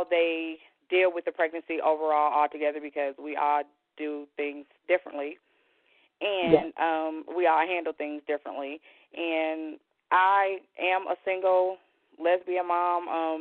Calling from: Charlotte, North Carolina, United States; from Charlotte, North Carolina.

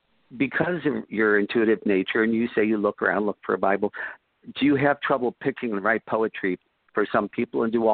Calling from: Fort Lauderdale, Florida, United States; Fort Lauderdale.

